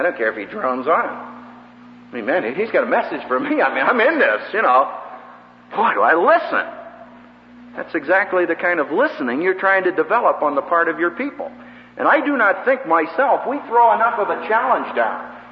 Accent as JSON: {"language": "English", "town": "Philadelphia", "region": "Pennsylvania", "country": "United States", "said": "I just happened to mention I was from Philadelphia or I had an Eskimo dog when I was a boy"}